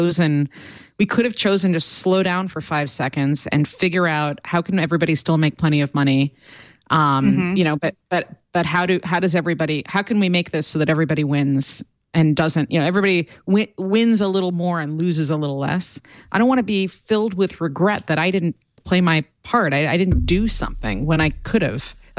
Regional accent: Indiana, United States; So where I grew up, I grew up in Northwest Indiana, just outside of Chicago.

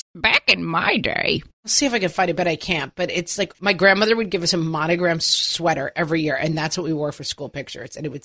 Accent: Ireland; I'm a bog person genetically. I belong in like a wet, marshy place. I'm just an Irish bog person to my core.

